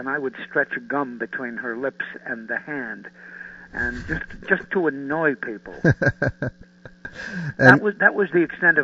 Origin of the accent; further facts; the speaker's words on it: Boston, Massachusetts, United States; Came back and immediately started working in nightclubs out of my hometown, which was Boston.